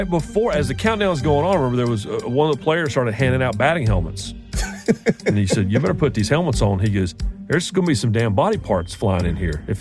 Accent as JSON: {"language": "English", "town": "Raleigh", "region": "North Carolina", "country": "United States", "tie": "born or raised there", "said": "I grew up in Raleigh, and Richmond wasn't that far up the road."}